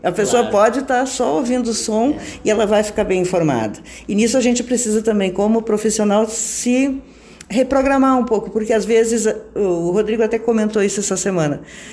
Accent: Campos Borges, Rio Grande do Sul, Brazil; born there; now in Porto Alegre, Brazil; Campos Borges não era município, mas eu nasci de fato em Campos Borges e tenho essa cidadania porto-alegrense pelo tempo que eu moro lá, que é desde 78.

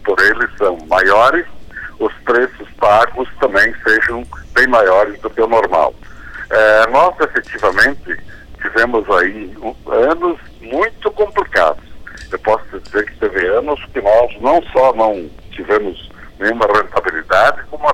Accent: Rio Grande do Sul, Brazil; now in São Paulo, Brazil; porque eu sou gaúcho e só porque estou agora numa atividade em São Paulo

